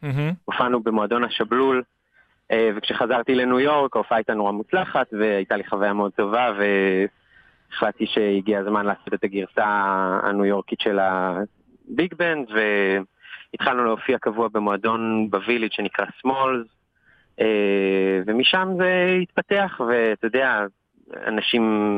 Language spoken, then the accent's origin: Hebrew; Tel Aviv, Tel Aviv District, Israel; moved away as an adult; now in New York, United States; גדלתי בתל אביב, ניגנתי כינור בתור ילד במרכז המוזיקה ביפו